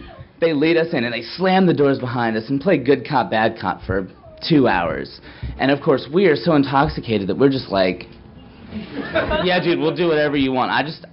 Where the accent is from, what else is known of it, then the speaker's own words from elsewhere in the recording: North Carolina, United States; No one knew I was in Atlanta. I'm from North Carolina.